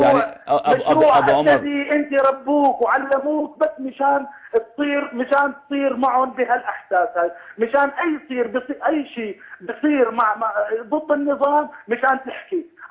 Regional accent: Saudi Arabia; من السعودية.

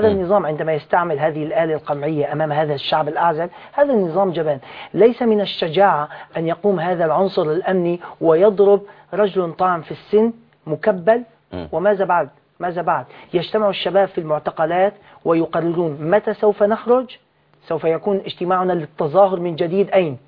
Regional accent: Aleppo, Aleppo Governorate, Syria; أنا ابن مدينة حلب. أنا عملت في حلب.

